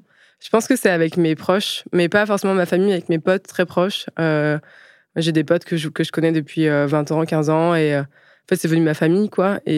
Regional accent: Hauts-de-France, France; born there; Donc, je suis née en Picardie, dans l'Aisne, en 1989.

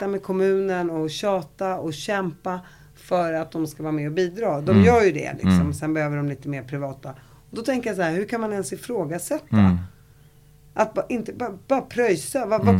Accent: Sweden; Men när jag växte upp i Sverige

